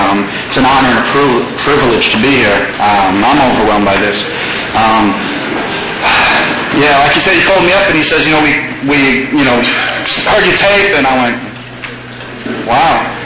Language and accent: English; New York, United States; I found myself back in New York, where I'm from. Not that you could tell by my accent. Back in New York, trying to work something out.